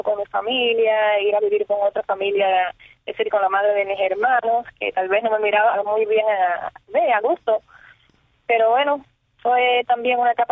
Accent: Holguín, Cuba; born there; No, nací en la ciudad de Holguín, porque mi papá es originario de allí, de la ciudad de Holguín. Ajá. Y mi mamá sí era de acá, de este pueblo, de acá de Buenaventura, de un barrio que se llama Las Casimas

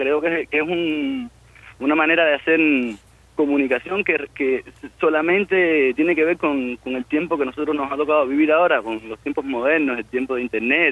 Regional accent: Cuba; moved away as an adult; also born or lived in Argentina; now in Italy; yo me fui de Cuba para Argentina como pude

